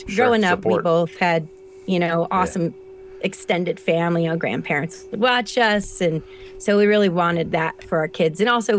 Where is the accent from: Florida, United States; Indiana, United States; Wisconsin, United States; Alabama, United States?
Florida, United States; I think a lot of it was growing up in Florida listening to oldies radio, because it used to be amazing.